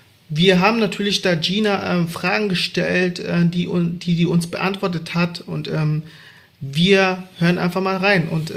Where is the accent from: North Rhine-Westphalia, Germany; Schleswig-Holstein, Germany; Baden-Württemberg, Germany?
Baden-Württemberg, Germany; Ich bin in Baden-Württemberg groß geworden